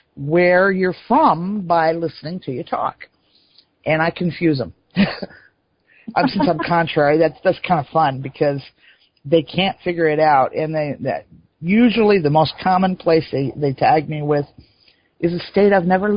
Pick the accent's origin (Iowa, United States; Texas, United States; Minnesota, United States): Iowa, United States; accent: Iowa twang; Iowa. And, you know, it's a state that I kind of got a soft spot for. I can even say Iowa now without my accent showing. Most people never guess